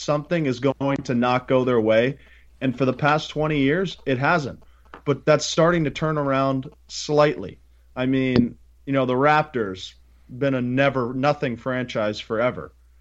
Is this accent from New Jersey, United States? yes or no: no; Chicago, Illinois, United States; Yeah, I'm from Chicago. I'm prideful to be from here.